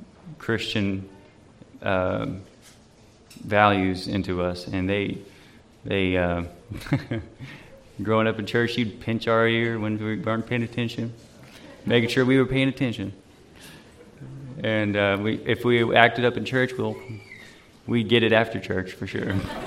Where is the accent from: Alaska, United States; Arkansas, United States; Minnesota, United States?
Arkansas, United States; I'm from Arkansas, across the pond